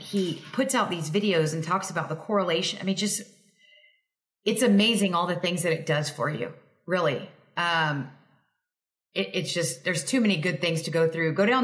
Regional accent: Texas, United States; Because I was a meat and potato. I'm from Texas.

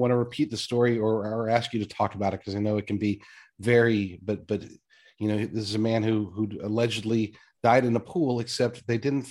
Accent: Oklahoma, United States; now in California, United States; I'm from Oklahoma. I'm out here in California, but I'm from Oklahoma.

